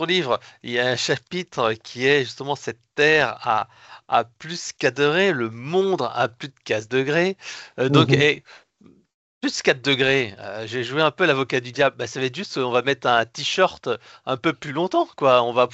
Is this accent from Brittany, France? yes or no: yes; Brittany, France; Tous les gens, moi je viens de Bretagne, les gens qui habitent près de la mer